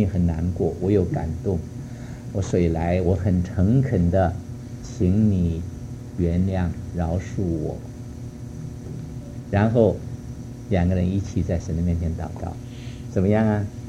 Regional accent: China; 我在家乡大陆的时候，我遇到过那个干旱的天气。我们喝水，我是农家出生

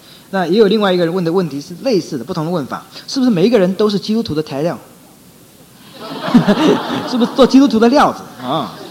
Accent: Taiwan; born there; 我自己在台湾出生的

